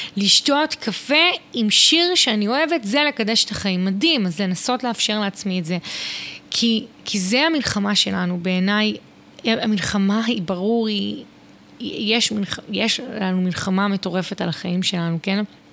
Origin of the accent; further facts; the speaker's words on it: Southern District, Israel; הילדים שלי עדיין איתי בבית וכדומה, מאוד מאוד עמוס לי, אנחנו מהדרום, מאוד מורכב